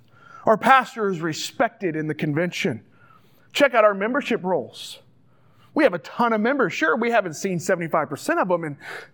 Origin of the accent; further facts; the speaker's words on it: Georgia, United States; Growing up in Georgia, Jeff Foxworthy was a name that I heard often.